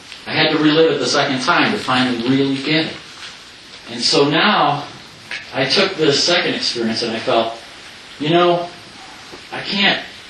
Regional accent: Sedona, Arizona, United States; Part of my younger years, I grew up in Sedona, Arizona.

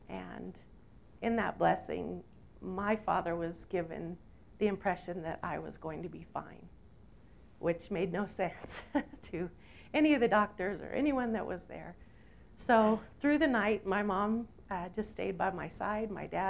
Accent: California, United States; The city I grew up in California didn't have facilities in that hospital to properly take care of me.

